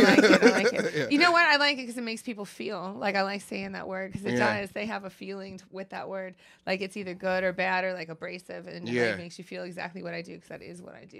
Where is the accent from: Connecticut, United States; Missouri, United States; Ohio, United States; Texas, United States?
Ohio, United States; Cincinnati; It's because like I'm originally from Cincinnati, which borders Kentucky, and I didn't have a car.